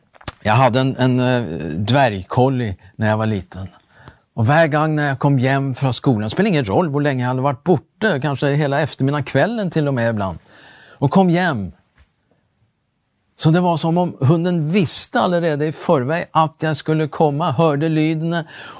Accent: Sweden; Och jag är ju svensk, men i ett sånt tillfälle så hejar man ju naturligtvis på Norge.

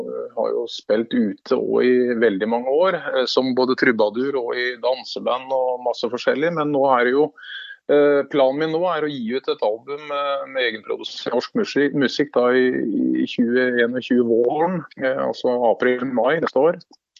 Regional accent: Vestfossen, Buskerud, Norway; Jeg kommer fra Vestfossen

